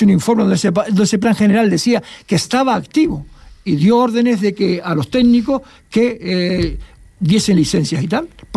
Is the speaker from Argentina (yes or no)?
no; Canary Islands, Spain; nosotros que somos canarias